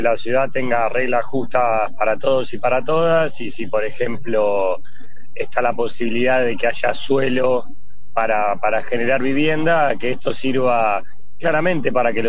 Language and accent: Spanish; La Plata, Buenos Aires Province, Argentina; born there; Yo siento, mira, yo nací en Zona Sur, en Villa Elvira, vivo en Villa Elvira y si Dios quiere ahí pasaré hasta mis últimos años.